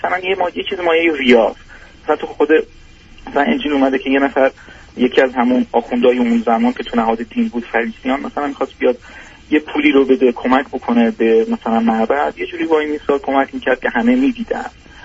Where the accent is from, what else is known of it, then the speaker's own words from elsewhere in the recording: Iran; moved away; خودم هم رگ و ریشه‌شو دارم تو همون تو ایران بزرگ شدم